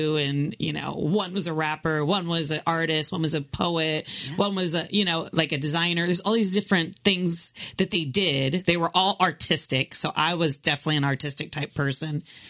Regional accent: the South, United States; kind of know this girl because I'm from the South, too.

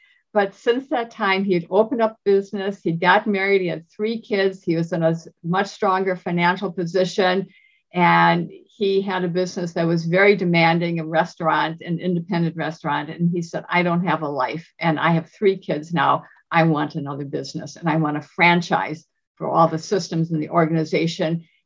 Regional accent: Wisconsin, United States; I do have a fondness for everyone from Wisconsin, since that's my home state.

